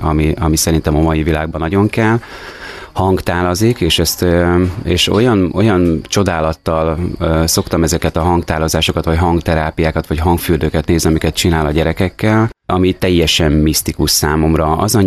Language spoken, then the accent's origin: Hungarian; Budapest, Hungary; Mi budapestiek vagyunk, nagyon sokat vagyunk Budapesten is, de most már az idő többségében, vagy túlnyomó többségében itt vagyunk Váraszón, az Ezerdon pihenőházban.